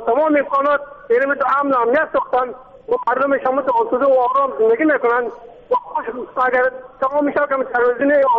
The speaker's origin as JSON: {"language": "Persian", "country": "Afghanistan", "said": "من از پنجشیر هستم."}